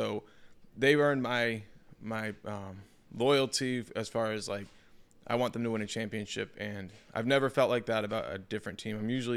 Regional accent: Oklahoma, United States; also born or lived in Denver; I just didn't tell people I was from Oklahoma.

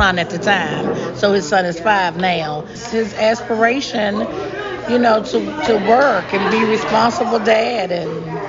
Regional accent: Washington, District of Columbia, United States; I'm from Washington, D.C.

